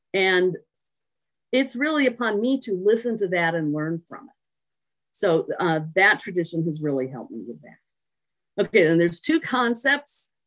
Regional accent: Tucson, Arizona, United States; Because I grew up in Tucson, but I left for a long time, came back about 20 years ago or so

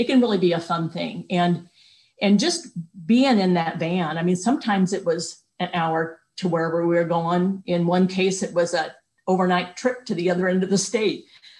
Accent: Nebraska, United States; I am from Nebraska

